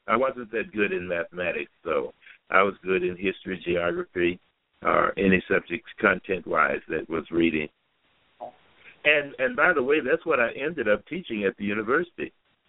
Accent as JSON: {"language": "English", "town": "Paris", "region": "Tennessee", "country": "United States", "tie": "born or raised there", "also_born_or_lived": "Henry", "said": "I was born in West Tennessee, in a little town called Henry. Maybe 200 people live there, if that many. And then I moved to a bigger town called Paris, Tennessee."}